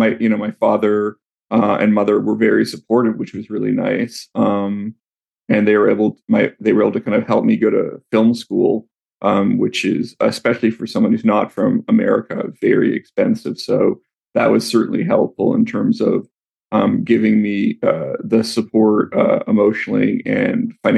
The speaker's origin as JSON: {"language": "English", "country": "Canada", "said": "Look, I'm Canadian, so it wasn't a radical culture shock"}